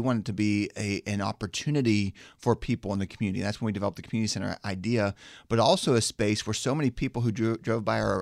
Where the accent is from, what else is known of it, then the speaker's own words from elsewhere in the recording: Pittsburgh, Pennsylvania, United States; And I remember when I was 9 years old, I grew up in Pittsburgh, and I was at a local fast food place on McKnight Road.